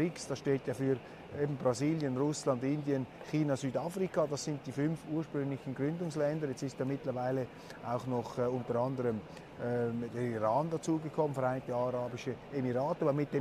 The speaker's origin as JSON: {"language": "German", "country": "Switzerland", "lives_now": "Kazan, Russia", "said": "Übrigens als Schweizer hat man gewisse Vorteile in Kasan. Wenn ich sage Schweizaria, dann zaubere ich damit vielen Russen ein Lächeln aufs Gesicht. Ich vertrete auch und ich verteidige immer die Schweiz, wenn ich im Ausland bin"}